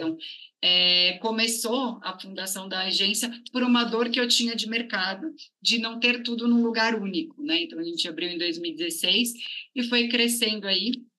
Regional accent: São Paulo, Brazil; Eu sou daqui mesmo, de São Paulo, nasci e morei a vida toda aqui, morei uma temporada fora do país, mas fazendo um intercâmbio curto aí, mas morei sempre a vida toda aqui em São Paulo.

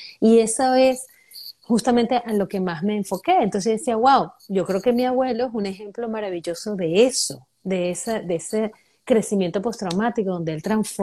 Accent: Venezuela; now in United States; lo que yo veía de chiquita en Venezuela

